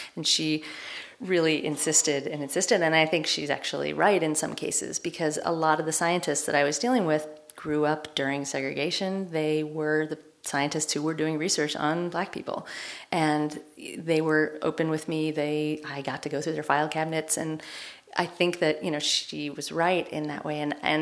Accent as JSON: {"language": "English", "town": "Portland", "region": "Oregon", "country": "United States", "tie": "born or raised there", "said": "I mean, I grew up in Portland, Oregon, which is not known for its diversity."}